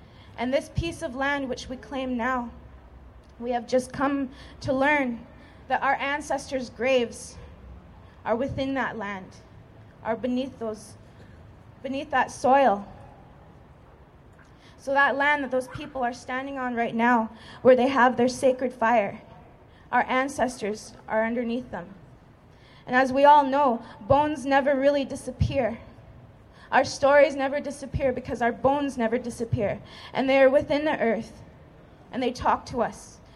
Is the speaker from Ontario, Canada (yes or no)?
yes; Ontario, Canada; now in Vancouver, Canada; I'm from the Onondaga Nation, Eel Clan. Originally from Six Nations, I've been living out here in Vancouver for 5 years.